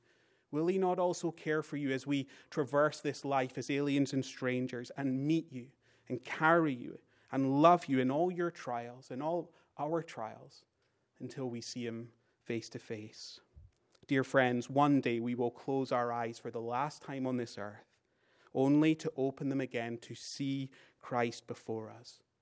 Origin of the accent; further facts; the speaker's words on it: United Kingdom; And even though I'm British, I just can't do the accent of Ian McKellen.